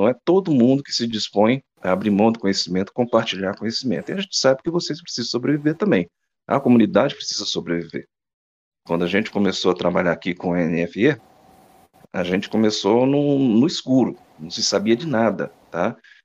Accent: Brazil; Claro, eu sou brasileiro, mas eu vou citar aqui a expressão comum.

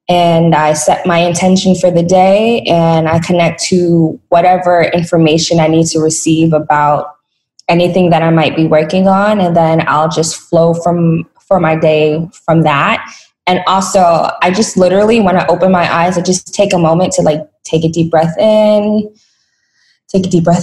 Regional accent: New York, United States; I am the co-founder and COO at Black Girl Magic. I'm from New York.

